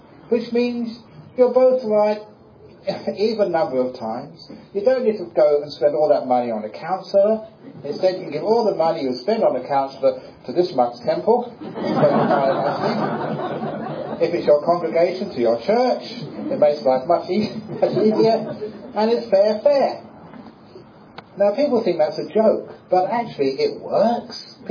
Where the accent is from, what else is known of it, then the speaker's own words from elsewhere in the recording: Australia; Because I come from Australia.